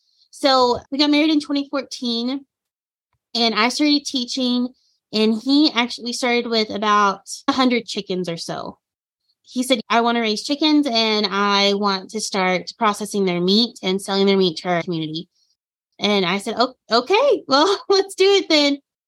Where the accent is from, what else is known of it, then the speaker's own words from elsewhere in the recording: Plainview, Texas, United States; I'm originally from Plainview, Texas, which is just an hour south of here, so not too far away.